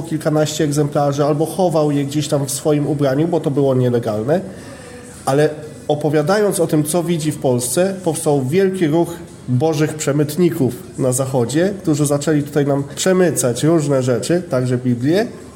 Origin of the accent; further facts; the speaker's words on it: Wrocław, Lower Silesian Voivodeship, Poland; now in Żywiec, Poland; Ja jestem z Wrocławia, a od 4 lat mieszkam w Żywcu.